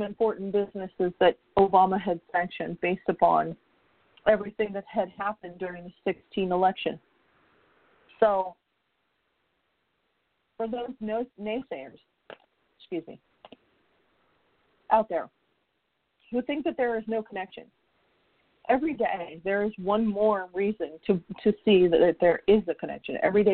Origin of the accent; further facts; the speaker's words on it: United States; I'm an American who would like for things to be done